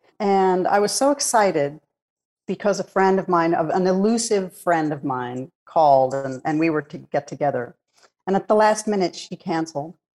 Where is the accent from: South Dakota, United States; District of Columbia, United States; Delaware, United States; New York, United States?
District of Columbia, United States; Washington; born there; I was born here in Washington, D.C.